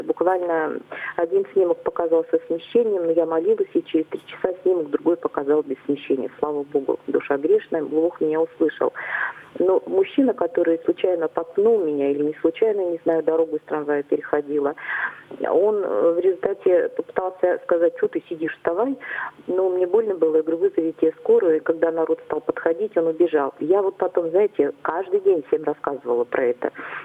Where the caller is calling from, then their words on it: Novosibirsk, Novosibirsk Oblast, Russia; я из Новосибирска.